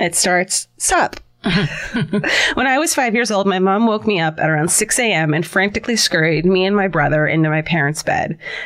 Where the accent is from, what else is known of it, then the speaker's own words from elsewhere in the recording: Melbourne, Victoria, Australia; Side note, I'm from Melbourne, Australia, so you should 100% dial 000